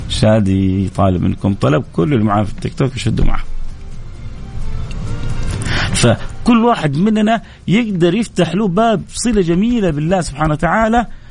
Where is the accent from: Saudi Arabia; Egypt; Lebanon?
Saudi Arabia; عندنا في السعودية